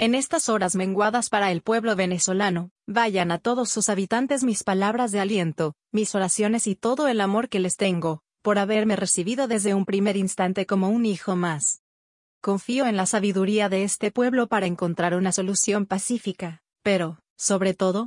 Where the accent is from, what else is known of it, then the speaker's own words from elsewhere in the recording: Cuba; Como cubano conozco muy de cerca las consecuencias del odio y las armas sobre un país entero